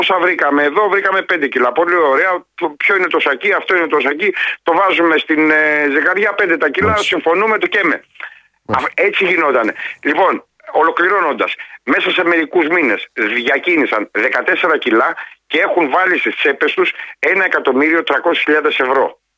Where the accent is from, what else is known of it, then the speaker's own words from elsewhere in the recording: Patras, Western Greece, Greece; και μάλιστα από την πατρίδα μου, από την Πάτρα.